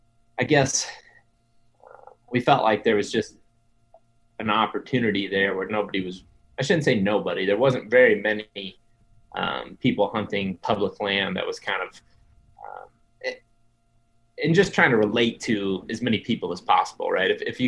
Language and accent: English; Ohio, United States; So I grew up in Western Ohio, but I told you guys before we started, my grandparents live in Eastern or Central Ohio.